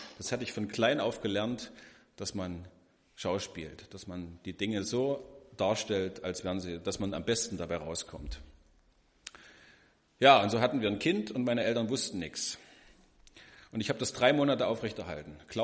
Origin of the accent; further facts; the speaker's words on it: Saxony, Germany; moved away as an adult; now in Görlitz, Germany; Ich komme aus dem Erzgebirge, bin dort aufgewachsen und bin um 1998 zum Studium nach Görlitz gekommen und bin hier hängen geblieben. Bin seitdem hier, bin nicht mehr weggegangen.